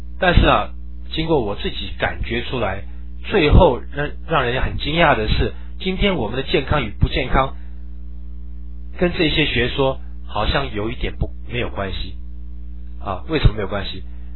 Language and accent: Chinese; China; 所以我们中国人很喜欢用什么，用补的方式。